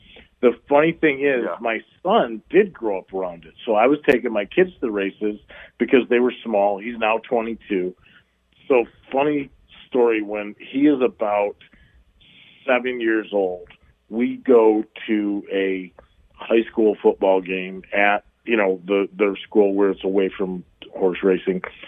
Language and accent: English; Michigan, United States; Like in my family, even growing up in Michigan, there was horse racing at the Detroit Fairgrounds.